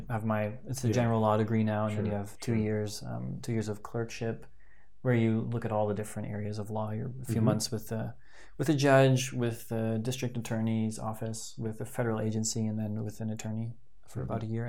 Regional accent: United States; Well, I mean, since I was from the States, I'm very closely connected to the kind of theology that came from there.

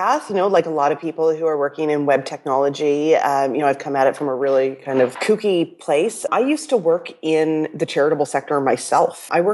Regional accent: Canada; So I am Canadian, and I'm hanging out up here in Toronto, Canada

